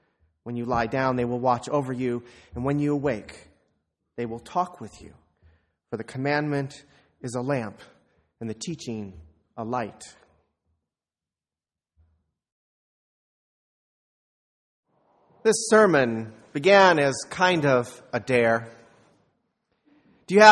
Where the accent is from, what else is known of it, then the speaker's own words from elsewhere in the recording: San Antonio, Texas, United States; Like the mission churches in my hometown of San Antonio, the St. Teresa Shrine was home to an active congregation.